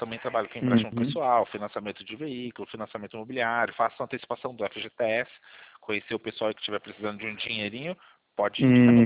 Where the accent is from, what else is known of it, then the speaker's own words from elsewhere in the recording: Sorocaba, São Paulo, Brazil; Eu sou do interior de São Paulo, aqui de Sorocaba